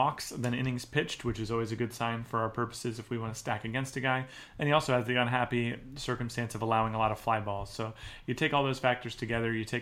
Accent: New Jersey, United States; I grew up in New Jersey.

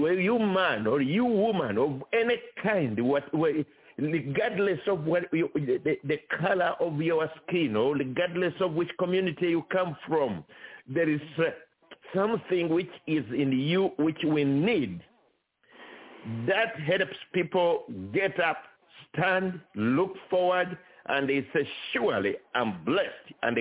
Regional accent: Uganda; I'm originally from Uganda, which is East Africa.

